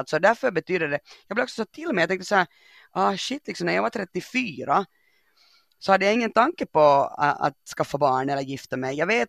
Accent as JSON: {"language": "Swedish", "country": "Finland", "said": "jag kommer från Finland, jag har lite andra förutsättningar."}